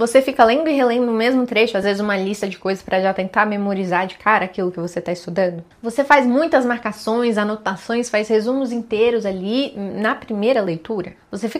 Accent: Minas Gerais, Brazil; ah, eu sou mineira, né, obviamente.

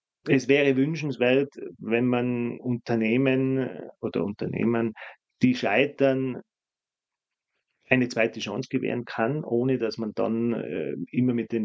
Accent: Tyrol, Austria; So ist es bei uns in Tirol nicht.

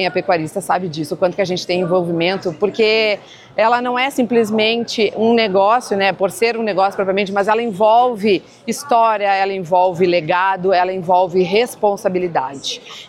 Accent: Rio Grande do Sul, Brazil; para mim, me enche de orgulho porque sou gaúcha

